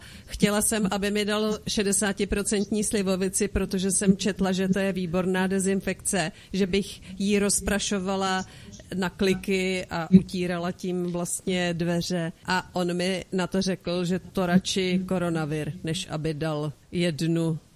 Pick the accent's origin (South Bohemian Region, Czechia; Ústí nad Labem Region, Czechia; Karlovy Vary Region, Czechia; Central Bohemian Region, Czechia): Karlovy Vary Region, Czechia; Kraslice; born there; já jsem se narodila v Kraslicích a je to město, kde by měli malovat kraslice